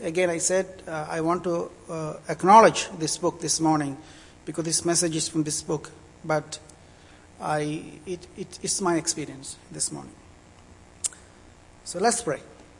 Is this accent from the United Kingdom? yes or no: no; India; accent: Indian; English is a second language; now in Canada; you know, I have an Indian accent because I am from India.